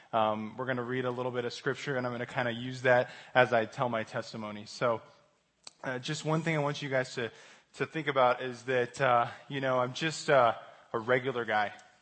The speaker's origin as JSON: {"language": "English", "town": "Denver", "region": "Colorado", "country": "United States", "said": "So I grew up pretty normal. I'm from Denver, from Colorado"}